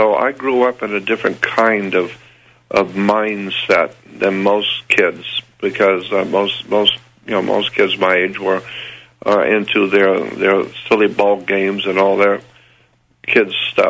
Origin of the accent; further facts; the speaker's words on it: Florida, United States; And I grew up in Northwest Florida